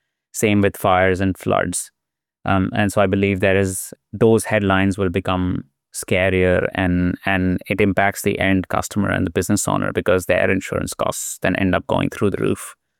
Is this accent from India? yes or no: yes; India; growing up in India